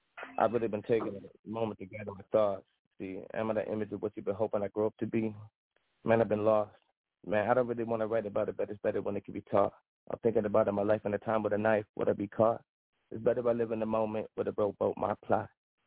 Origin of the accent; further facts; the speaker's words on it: Minnesota, United States; I'm from Minnesota, bro, but I'm living out here in Missouri right now, man.